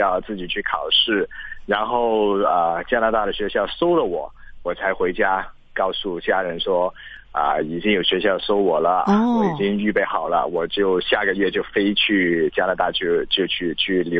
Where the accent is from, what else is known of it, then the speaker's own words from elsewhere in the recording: China; born there; 我小时候其实也是在中国出生